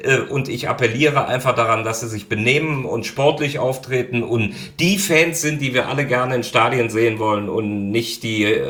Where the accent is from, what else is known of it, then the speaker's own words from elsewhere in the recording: Cologne, North Rhine-Westphalia, Germany; Da habe ich als Kölner immer geguckt